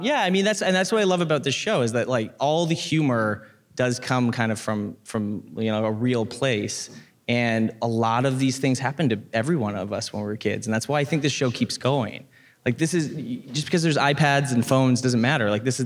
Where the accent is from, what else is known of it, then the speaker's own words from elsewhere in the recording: Vancouver, British Columbia, Canada; I grew up in Vancouver